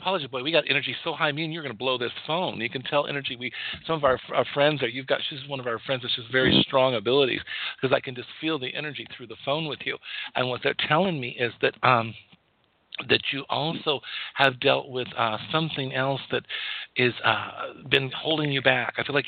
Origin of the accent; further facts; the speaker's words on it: Wyoming, United States; also born or lived in Colorado; And it's like, I'm from Wyoming. I just moved down here.